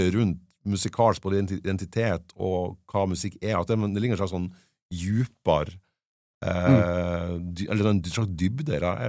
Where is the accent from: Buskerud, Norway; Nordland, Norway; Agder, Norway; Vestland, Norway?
Nordland, Norway; Fauske; jeg er jo vokst opp med, jeg er jo fra Fauske i Nordland